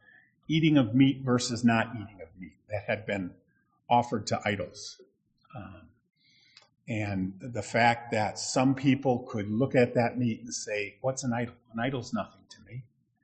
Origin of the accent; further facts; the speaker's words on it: Grandville, Michigan, United States; When I was growing up, I heard it all the time. I grew up in Grace Bible Church, believe it or not, but it was in Granville, Michigan.